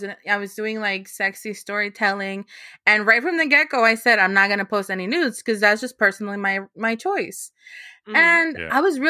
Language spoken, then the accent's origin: English; Jalisco, Mexico; Jalisco. So like by Guadalajara.